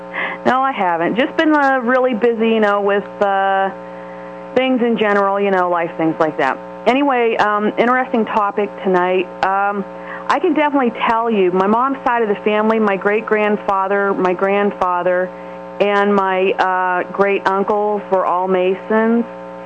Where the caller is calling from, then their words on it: Columbus, Ohio, United States; Hi, Kevin. … from Columbus.